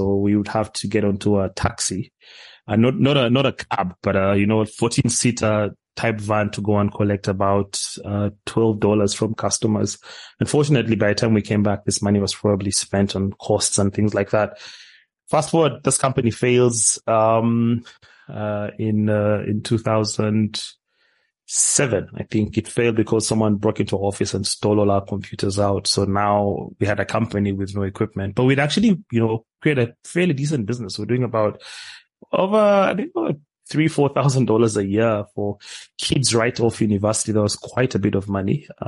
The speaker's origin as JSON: {"language": "English", "town": "Kampala", "region": "Central Region", "country": "Uganda", "tie": "born or raised there", "said": "But no, I was, well, born and raised in Kampala, Uganda, went to school, you know, typical middle-class family."}